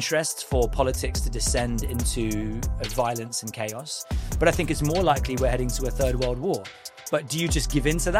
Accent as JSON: {"language": "English", "town": "Harlesden", "region": "London", "country": "United Kingdom", "tie": "born or raised there", "also_born_or_lived": "Ealing", "said": "Well, I was born St Mary's Paddington, 5 minutes from where I live now, but I grew up in Harlesden and then Ealing. So okay. I'm pretty much a West guy."}